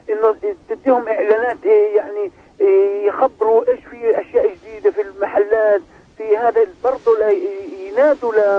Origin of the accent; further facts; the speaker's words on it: Israel; فلسطينيين 48 نكثر زيارتنا